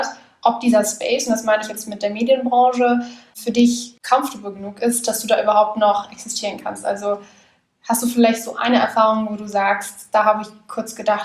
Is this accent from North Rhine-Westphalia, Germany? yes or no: yes; North Rhine-Westphalia, Germany; Also ich komme ja aus dem Ruhrgebiet